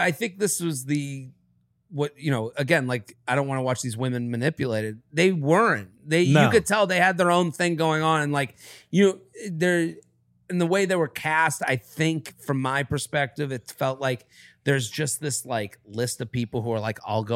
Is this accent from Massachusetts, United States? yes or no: yes; Boston, Massachusetts, United States; I'm from Boston.